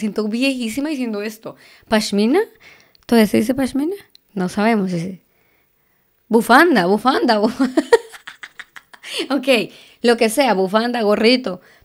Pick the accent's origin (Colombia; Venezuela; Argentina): Colombia; Bogotá; now in Texas, United States; yo vengo de Bogotá, que para los que son de Colombia saben que Bogotá pues estaba frío.